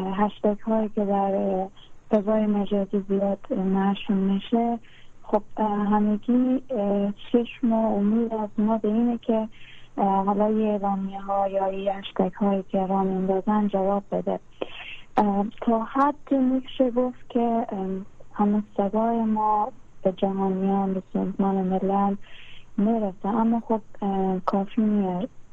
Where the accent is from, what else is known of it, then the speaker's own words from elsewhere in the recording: Afghanistan; وقتی که درباره مسافرت فکر می کردم، می گفتم نه، این کشورم است، وطنم است، هیچ وقت یک اتفاق نمی افته